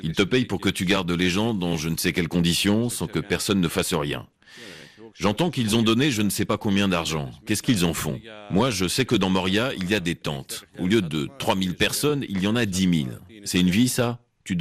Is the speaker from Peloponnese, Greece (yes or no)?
no; Skala Sykamineas, North Aegean, Greece; je viens de Skala Sikamias et je suis pêcheur.